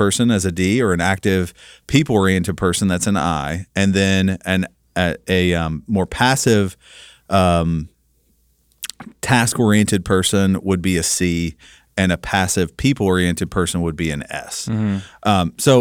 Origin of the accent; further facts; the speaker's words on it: Kentucky, United States; Right, so I'm from Kentucky.